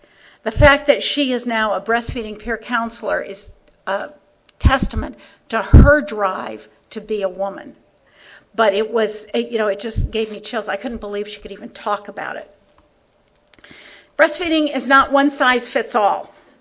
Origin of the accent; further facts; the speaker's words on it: Idaho, United States; I grew up in Idaho, wagon trains coming across.